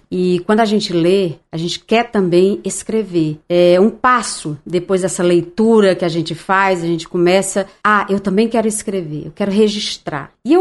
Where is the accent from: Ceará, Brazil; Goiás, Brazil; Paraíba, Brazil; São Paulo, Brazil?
Ceará, Brazil; Itapipoca; Nós não tínhamos ainda luz elétrica, eu morava na cidade do interior, sou de Itapipoca.